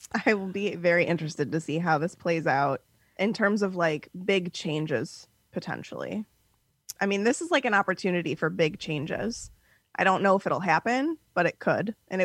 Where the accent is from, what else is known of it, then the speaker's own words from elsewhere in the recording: Ohio, United States; now in Florida, United States; so I'm from Ohio, but I live in Florida now.